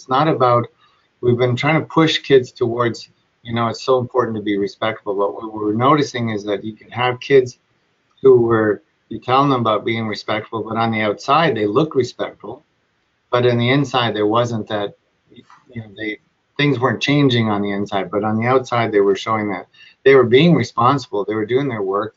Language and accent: English; Saskatchewan, Canada; I came here, this is my fifth year. I came here from Saskatchewan.